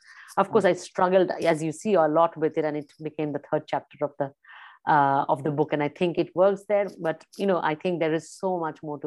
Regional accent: Kolkata, West Bengal, India; when I was growing up in Calcutta

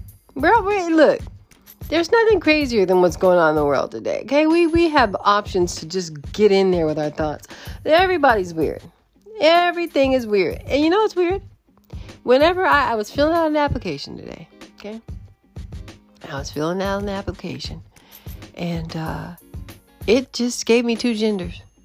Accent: United States; now in Canada; I'm an American recording this podcast from Canada

